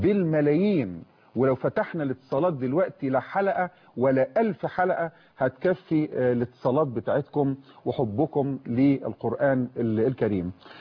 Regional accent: Mansoura, Dakahlia, Egypt; في عندنا في المنصورة مسجد اسمه مسجد النصر بجوار مبنى محافظة البقهلية.

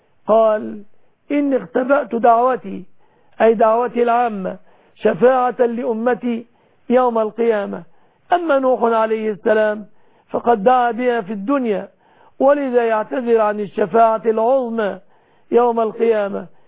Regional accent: Egypt

